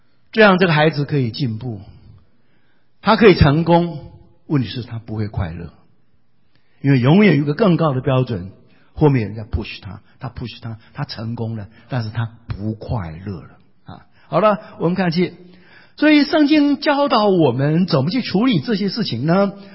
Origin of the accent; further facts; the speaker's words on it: Taiwan; 我是台湾人，难免会喜欢讲一些台语哈